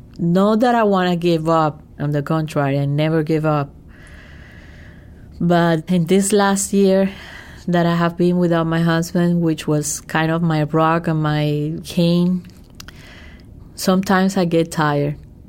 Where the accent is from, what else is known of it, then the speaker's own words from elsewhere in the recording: Spain; I come from Spain. My family is from Spain